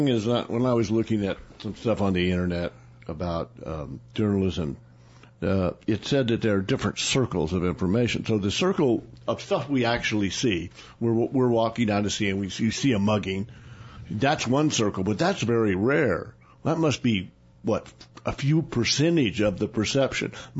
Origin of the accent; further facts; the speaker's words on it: Oklahoma, United States; When I was growing up in Oklahoma, there was a Claremore Progress, and it was considered a really good small town newspaper.